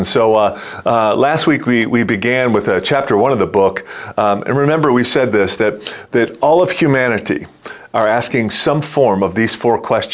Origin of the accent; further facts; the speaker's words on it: Detroit, Michigan, United States; So back in 1987, the NHL entry draft was held in my hometown of Detroit, Michigan.